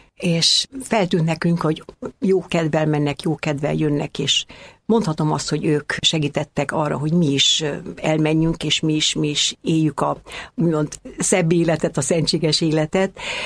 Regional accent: Székelyudvarhely, Harghita, Romania; moved away as an adult; Székelyudvarhelyen születtem 49-ben. Ott töltöttem a gyermekkoromat, ott töltöttem az iskolai éveimet, majd 67-ben egyetemre kerültem Bukarestbe.

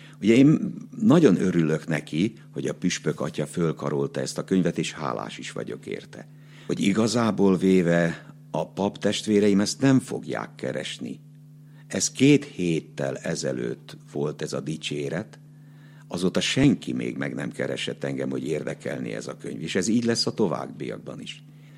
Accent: Nézsa, Nógrád, Hungary; born there; Kistarcsa, Csömör, Gödöllő, mint szülőfalum itt, Nézsa, Vác

